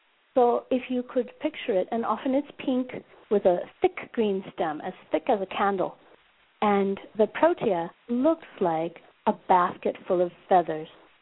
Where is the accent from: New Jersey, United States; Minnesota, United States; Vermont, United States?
Minnesota, United States; Minneapolis; now in Johannesburg, South Africa; That would be 8:20 in Minneapolis, St. Paul, my hometown, and it's 4:20 in Johannesburg, South Africa. That's where we're broadcasting from.